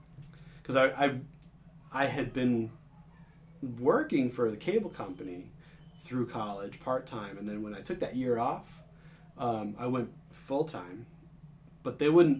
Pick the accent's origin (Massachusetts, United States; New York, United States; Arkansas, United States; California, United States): Massachusetts, United States; Dartmouth; I grew up in Massachusetts. Okay. Went to UMass Dartmouth for my undergraduate degree. Went to Dartmouth High School. I stayed in the same town, you know.